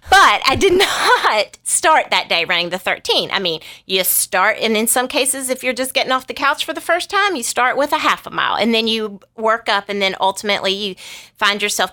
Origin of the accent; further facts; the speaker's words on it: Southern United States, United States; accent: Southern; I'm never going to pronounce this right because my Southern accent's going to kill it